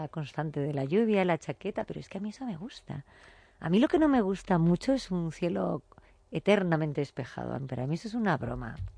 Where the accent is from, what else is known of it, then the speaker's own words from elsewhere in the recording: Hernani, Basque Country, Spain; Pues nos vamos a Hernania. Yo siempre tiro para mi tierra.